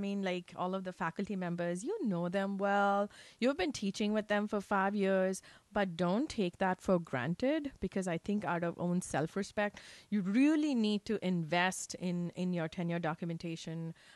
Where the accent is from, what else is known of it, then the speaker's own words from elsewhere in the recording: Karnataka, India; first language Kannada; English is a second language; Kannada is a language that I speak at home. So that's my native language.